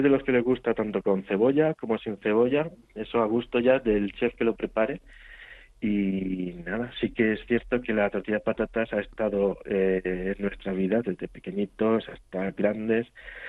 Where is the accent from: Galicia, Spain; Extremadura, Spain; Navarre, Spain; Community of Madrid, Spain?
Extremadura, Spain; En Villanueva de la Serena, es un pueblo, bueno, ya bastante grande, es uno de los, el cuarto o quinto pueblo más grande de Extremadura, y además está muy cerquita de mi pueblo